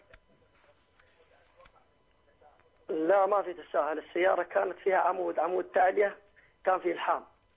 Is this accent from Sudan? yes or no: yes; Sudan; أنا من السودان الصالح.